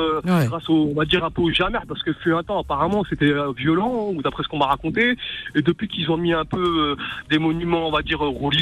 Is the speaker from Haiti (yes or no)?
no; Drancy, Île-de-France, France; moi, je me rappelle quand j'étais petit, ce soit au quartier, j'ai grandi à Drancy.